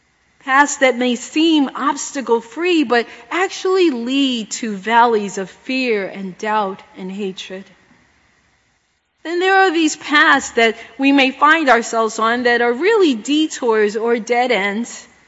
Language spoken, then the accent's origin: English; Brooklyn, New York, United States; I grew up in Brooklyn, New York, this big borough, and I thought I knew all about Brooklyn